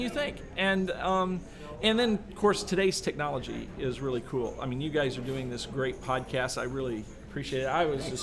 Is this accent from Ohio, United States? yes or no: no; Louisiana, United States; I grew up south of Shreveport in Louisiana.